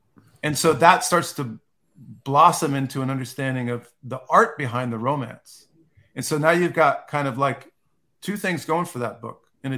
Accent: Key West, Florida, United States; And also, I lived in Key West I grew up in Key West for 5 or 6 years.

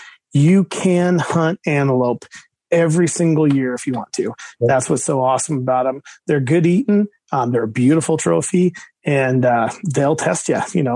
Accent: Montana, United States; Montana, my home state, they give a lot of antelope tags.

